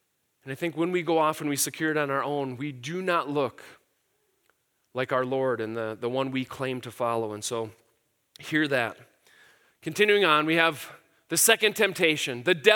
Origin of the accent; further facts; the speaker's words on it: Midwest, United States; And yet, as politely and directly as a Midwesterner can I confront you and just say, is that true of you, of us?